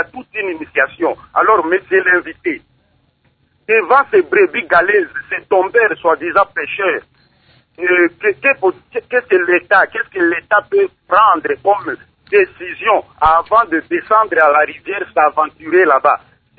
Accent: Kisangani, Tshopo, DR Congo; born there; now in Dungu, DR Congo; sur place ici à Dungu, à plus de 800 kilomètres de Xangani où je suis né

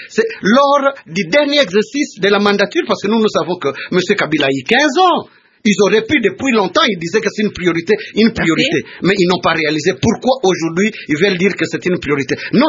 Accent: DR Congo; en tant que Congolais

